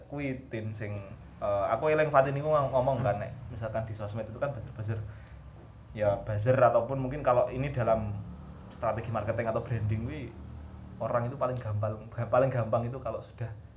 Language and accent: Indonesian; East Java, Indonesia; Saya dari Jawa Timur